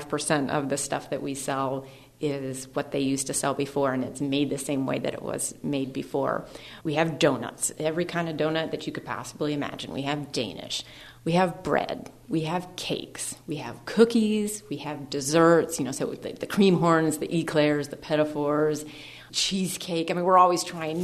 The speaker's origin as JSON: {"language": "English", "town": "Dayton", "region": "Ohio", "country": "United States", "tie": "born or raised there", "said": "I really liked growing up in Old North Dayton. We lived just two blocks away from the bakery."}